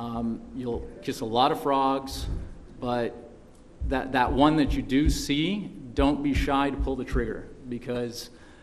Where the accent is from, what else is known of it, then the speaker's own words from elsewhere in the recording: Toronto, Ontario, Canada; now in Encino, United States; I'm Canadian from Toronto and I live in Encino, and which is the valley.